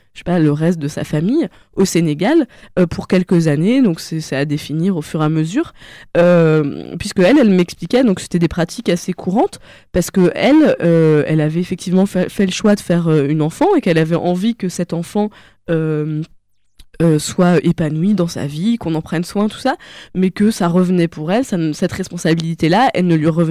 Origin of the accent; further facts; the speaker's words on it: France; et que moi, en tant que petite française, je me disais, ouais, pourquoi pas.